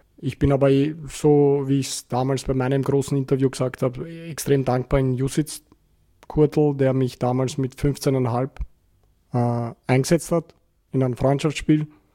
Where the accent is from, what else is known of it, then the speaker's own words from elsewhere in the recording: Vienna, Austria; Ja, ich bin im Favoriten groß geworden, war eigentlich meine ganze Kindheit in Favoriten zu Hause, habe auch dort zum Fußballspielen begonnen beim VVC